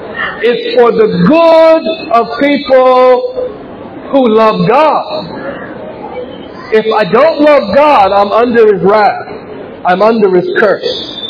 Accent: California, United States; accent: African American; I'm from California, and as a black American, our accent is very different than you hear us speaking in.

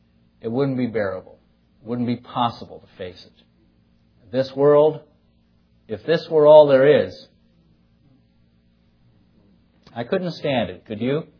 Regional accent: Illinois, United States; I'm from Illinois, but I prefer Florida to Illinois.

